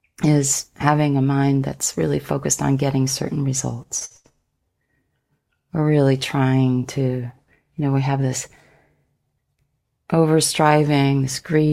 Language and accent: English; West Coast, United States; the one that I grew up in here in the States, West Coast.